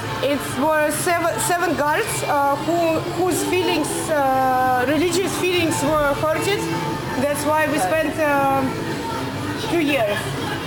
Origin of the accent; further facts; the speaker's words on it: Moscow, Russia; So I was first person from Moscow who was transported there.